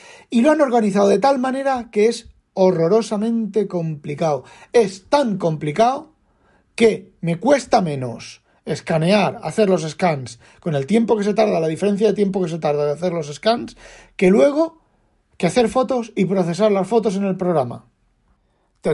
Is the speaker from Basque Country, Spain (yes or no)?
no; Elda, Valencian Community, Spain; born there; uno de los editores es un chaval de Elda, donde yo nací.